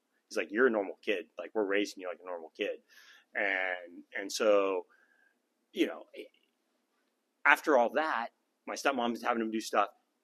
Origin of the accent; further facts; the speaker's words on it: Danville, California, United States; Yeah, I was born and raised in the Bay Area, small town called Danville.